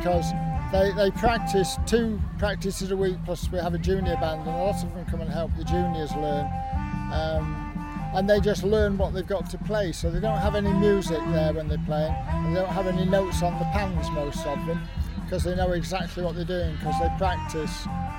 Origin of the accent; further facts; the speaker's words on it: Hazel Grove, North West England, United Kingdom; Hazel Grove in Stockport.